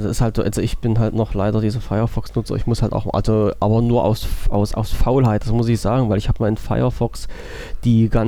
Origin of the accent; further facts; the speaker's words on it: Germany; Ich bin ja Deutscher und wohne in Deutschland und meine Amtssprache ist auch noch Deutsch.